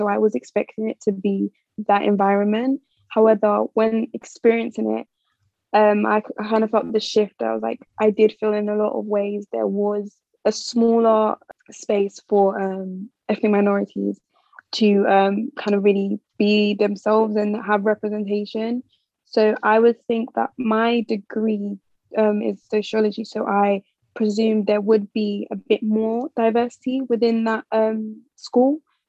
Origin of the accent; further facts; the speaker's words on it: London, United Kingdom; because I grew up in London, so I was there was quite a diverse environment around me.